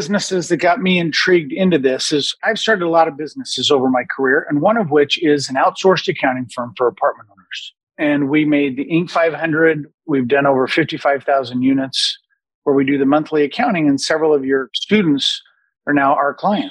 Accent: Las Vegas, Nevada, United States; We're from Las Vegas, Nevada.

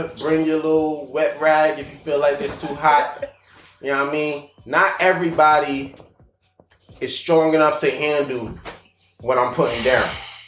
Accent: Brooklyn, New York, United States; I'm from Brooklyn. When K2 hit the streets, niggas ran to the corner store.

